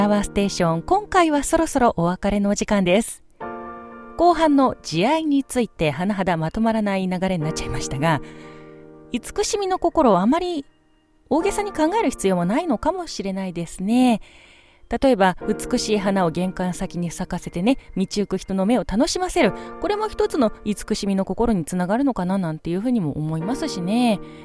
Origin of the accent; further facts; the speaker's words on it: Gunma, Japan; 私の実家近くの群馬県前橋市のね、